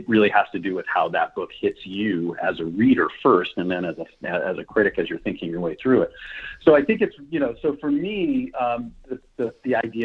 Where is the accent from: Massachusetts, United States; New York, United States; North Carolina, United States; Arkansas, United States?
New York, United States; And then when I got out of college, I was raised in New York. I went back to New York.